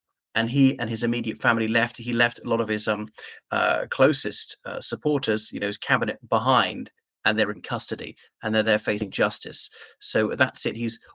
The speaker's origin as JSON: {"language": "English", "country": "Ireland", "said": "from Ireland."}